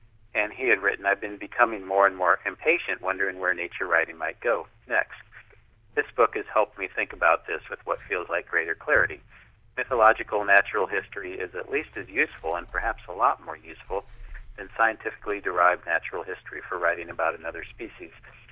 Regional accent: Iowa City, Iowa, United States; I grew up in Iowa City, so I suppose you could say North Liberty, Johnson County, Iowa, for a large majority of my 51 years.

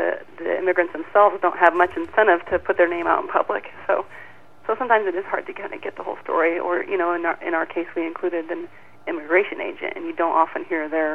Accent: Guthrie Center, Iowa, United States; now in Adel, United States; I live in Adel now. I'm originally from Guthrie Center, in western Iowa.

